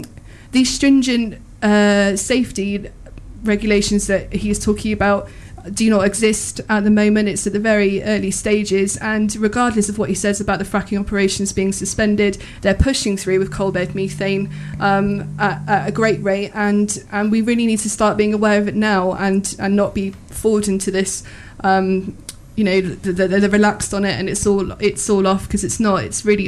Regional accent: South West England, United Kingdom; my hometown having to deal with the local effects of this process. I don't think that will ever weigh it out. It's a very we've got our local MP Jacob Rees-Mogg

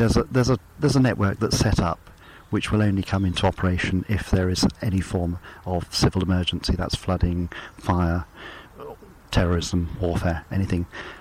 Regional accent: Bournemouth, South West England, United Kingdom; born there; I was born in Bournemouth

